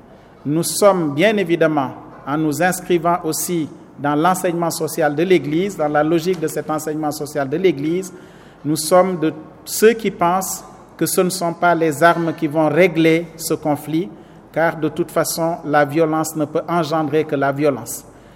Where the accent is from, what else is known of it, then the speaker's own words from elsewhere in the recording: Senegal; Nous sommes meurtris en tant que Sénégalais, mais surtout en tant que croyants et de surcroît en tant que prêtres